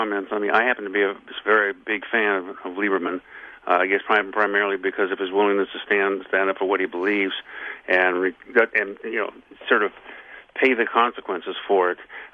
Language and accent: English; California, United States; I was originally from California.